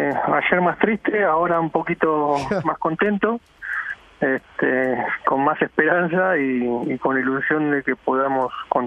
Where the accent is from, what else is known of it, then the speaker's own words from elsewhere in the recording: Argentina; Pensando como argentino y como fanático de fútbol y de Messi